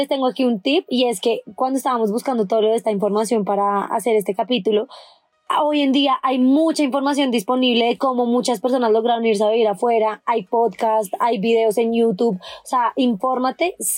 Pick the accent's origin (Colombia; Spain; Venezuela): Colombia; así somos los colombianos.